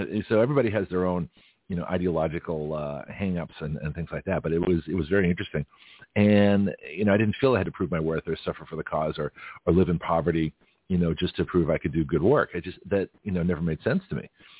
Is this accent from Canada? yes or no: yes; Canada; it was funny when I was in Australia, I used to tell people, that I was from Canada and we would have, 20 below zero.